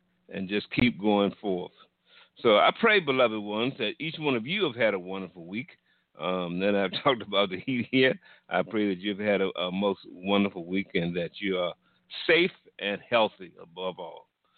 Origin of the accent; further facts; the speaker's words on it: East Coast, United States; now in Phoenix, United States; I grew up on the East Coast, and I've been out here in the Phoenix area for about 4 years.